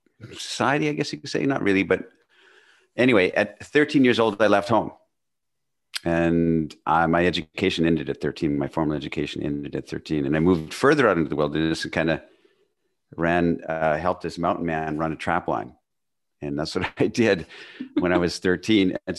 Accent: Canada; I was born and raised in Northwestern Canada in the wilderness, basically.

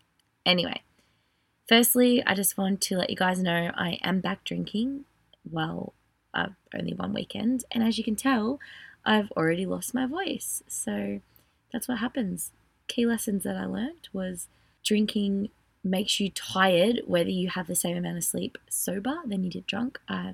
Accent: Australia; I'm just an Australian girl

